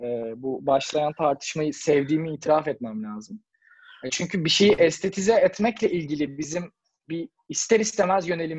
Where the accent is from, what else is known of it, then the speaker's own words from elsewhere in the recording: Istanbul, Turkey; Hepimiz İstanbulluyuz.